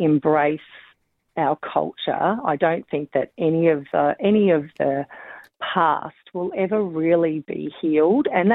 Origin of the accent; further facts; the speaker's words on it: Australia; I don't know enough about it, and I'm an Australian.